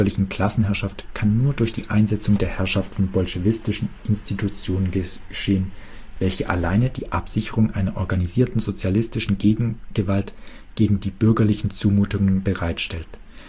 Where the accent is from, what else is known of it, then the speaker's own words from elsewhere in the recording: West Germany, Germany; ist es da nicht anmaßend von mir als Wessi jetzt, wo ich nach der Wende geboren bin